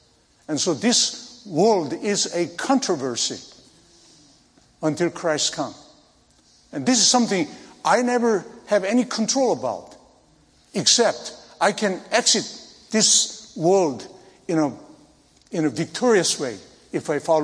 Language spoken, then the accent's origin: English; South Korea; English is a second language; Because one person, I'm from Korea.